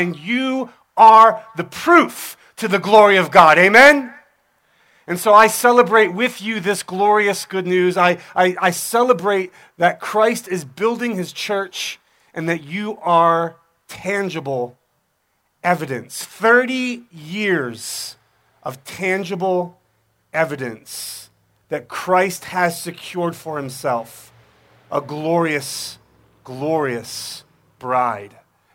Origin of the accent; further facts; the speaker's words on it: Philadelphia, Pennsylvania, United States; I'm from Philly, so I talk with my hands.